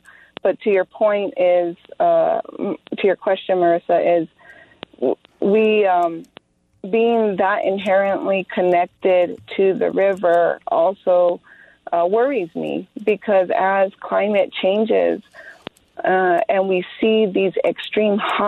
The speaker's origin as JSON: {"language": "English", "region": "New Mexico", "country": "United States", "said": "As you heard earlier, I'm from the Pueblos, and our way of life is interdependent upon our environment."}